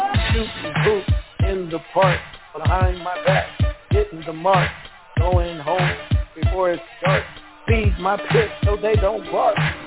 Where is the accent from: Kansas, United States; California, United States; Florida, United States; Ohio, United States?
California, United States; Los Angeles; So that's how I grew up in South Central L.A. on 65th Place in L.A., Los Angeles, California.